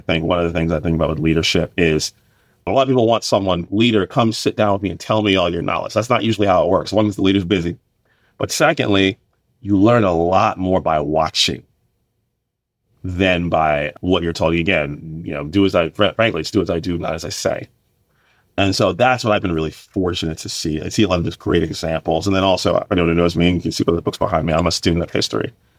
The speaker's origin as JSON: {"language": "English", "region": "New Jersey", "country": "United States", "tie": "born or raised there", "said": "I was born and bred outside of New York City, grew up in northern and central New Jersey."}